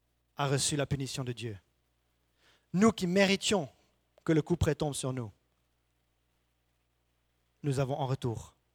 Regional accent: Switzerland; même si je suis suisse, je connais un petit peu la grammaire française.

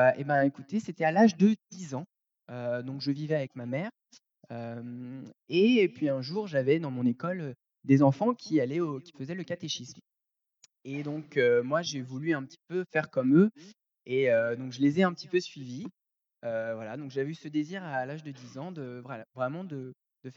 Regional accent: France; Et moi, je suis français, j'ai également des origines marocaines.

